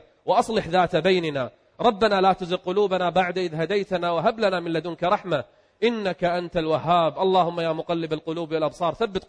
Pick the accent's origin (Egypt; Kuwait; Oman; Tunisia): Kuwait; أنا من أهل البلد، وأكثركم يعلم أنني أيام الغزو الغاشم على بلدي الكويت جلست في الدمام 6 شهور كاملة. أنا من أهل الدمام يعني أعتبر.